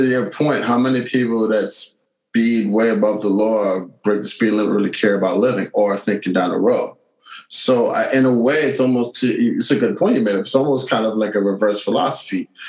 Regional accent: United States; my desire to be independent is rooted deeply in my view of myself as an American

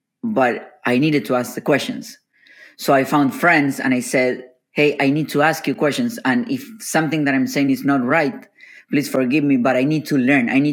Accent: Argentina; now in Miami, United States; Even there's stuff that I'm from Argentina, but there are words that I say that are like cursing for other Hispanics. but I'm not cursing in Argentinian, basically.

